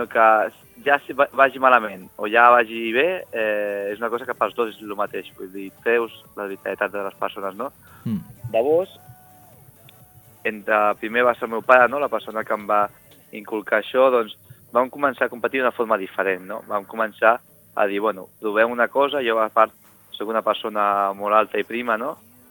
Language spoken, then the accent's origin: Catalan; Girona, Catalonia, Spain; primer territorial a Girona, no?, d'on soc jo.